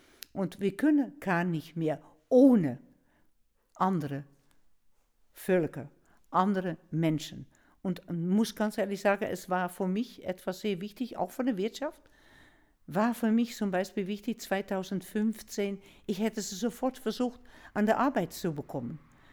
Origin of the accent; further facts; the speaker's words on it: Netherlands; German is a second language; now in Germany; dass ich als Niederländerin würde sagen